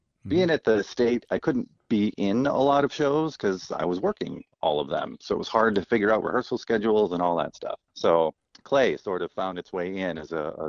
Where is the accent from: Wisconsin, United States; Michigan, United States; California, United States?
Wisconsin, United States; Sparta; also born or lived in Florida / Madison, United States; My hometown is Sparta, Wisconsin, and I went to college in Eau Claire, UWEC, Go Blue Golds.